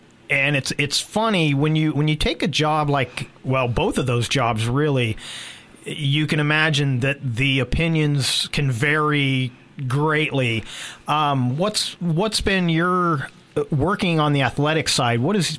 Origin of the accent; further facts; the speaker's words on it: Santa Rosa, California, United States; Yes, I grew up in Santa Rosa, so I'm pretty familiar with most of California. In fact, I've been in Oregon for over 15 years